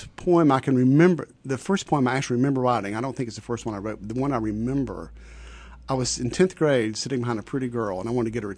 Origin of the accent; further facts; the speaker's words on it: North Carolina, United States; I am from northwestern North Carolina.